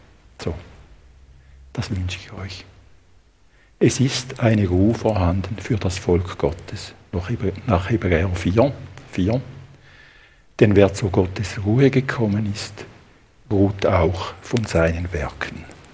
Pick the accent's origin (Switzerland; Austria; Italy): Switzerland; Thurgau; Dort, wo ich aufgewachsen bin, im Hinterthurgau, in diesen Hügel, kenne jeden Winkel, jeden Weg